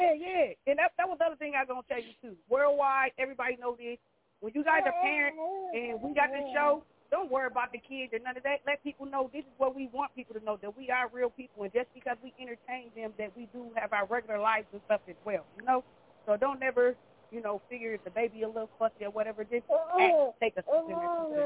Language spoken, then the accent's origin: English; Gary, Indiana, United States; now in Minnesota, United States; I grew up in Gary, Indiana for a period of time, and then I moved to Minnesota 1979 the first time